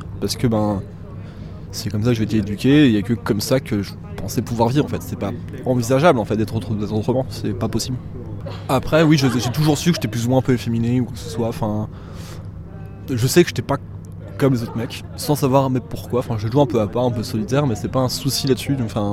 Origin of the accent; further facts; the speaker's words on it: Le Havre, Normandy, France; now in Paris, France; J'ai 23 ans, je suis en master en sciences de la Terre. Je viens du Havre à la base, j'ai passé une vingtaine d'années au Havre. Et maintenant, je suis à Paris.